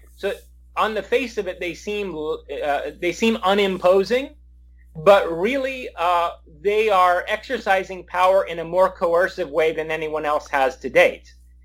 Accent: New York, United States; it might be my sentimentalism as a New Yorker.

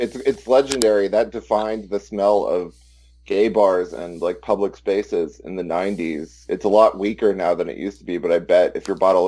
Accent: Austin, Texas, United States; I'm white trash from Central Texas, Austin, Texas. I'm about 32 years old.

